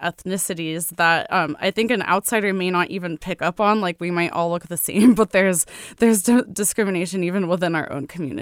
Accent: Saint Petersburg, Russia; moved away; And in my hometown of St. Petersburg, last time I visited, which was 10 years ago now, I saw neo-Nazi graffiti like in various parts of town.

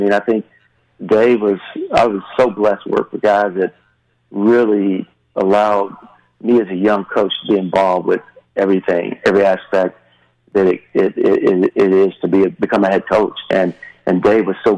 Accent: North Carolina, United States; We're both from North Carolina. He went to Lenore Ryan. I went to Elon, you know, old Carolina Conference guys.

